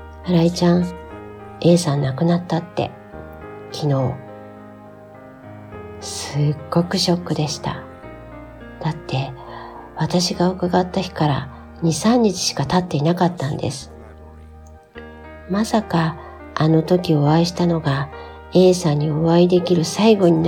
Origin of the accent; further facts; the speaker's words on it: Hyogo, Japan; now in Tokyo, Japan; 私は兵庫県の出身です。現在は都内で大学生の息子と娘、愛犬とで楽しく生活しています。